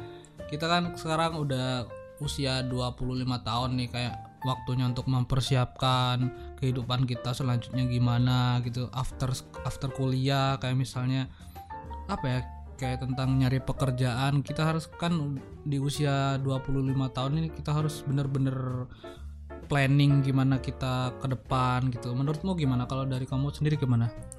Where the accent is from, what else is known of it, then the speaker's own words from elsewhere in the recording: Probolinggo, East Java, Indonesia; Kebetulan dia main di kotaku di Probolinggo.